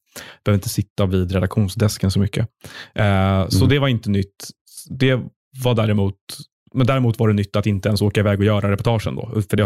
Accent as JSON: {"language": "Swedish", "town": "Stockholm", "region": "Stockholm County", "country": "Sweden", "tie": "born or raised there", "said": "Men jag är också uppvuxen i Stockholm. Och i stan. Så att jag har lite svårt att inte vara i stan."}